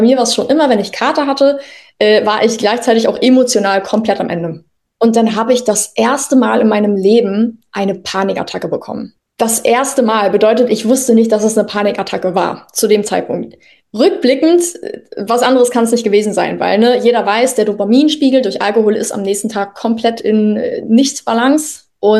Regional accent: Mecklenburg-Vorpommern, Germany; moved away as an adult; now in Berlin, Germany; komme selber aus einem ja, Bundesland, was viel mit Landwirtschaft, viel mit Dorf zu tun hat. Ich komme aus Meckpommern und bin daher in einem sehr alkoholnormalisierenden Umfeld aufgewachsen. Und als ich dann nach Berlin gezogen bin, vor ungefähr 6 Jahren

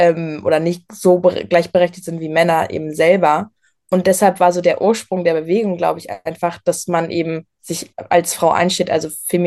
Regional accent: Essen, North Rhine-Westphalia, Germany; ich bin auch 17 Jahre alt und ich komme aus Essen.

